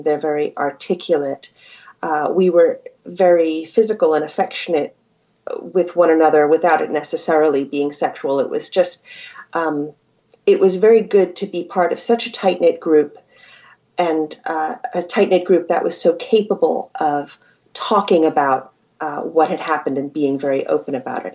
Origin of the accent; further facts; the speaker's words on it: United States; now in Cambridge, United Kingdom; I'm an American writer living in Cambridge, England. I've lived here for 10 years.